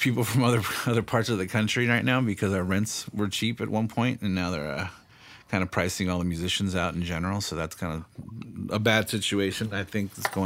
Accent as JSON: {"language": "English", "region": "California", "country": "United States", "said": "I'm from the South Bay, so everything was punk rock pretty much, 80s and 90s, you know, the grunge, I guess, a little bit. But it's always been a punk rock town because"}